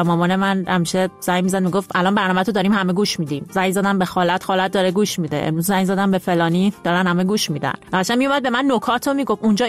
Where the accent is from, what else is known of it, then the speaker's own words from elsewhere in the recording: Iran; moved away as an adult; also born or lived in France; now in Prague, Czechia; سال 2015 بودش که از ایران اومدم بیرون، رفتم فرانسه و اونجا دانشجو بودم. 4 سال توی فرانسه بودم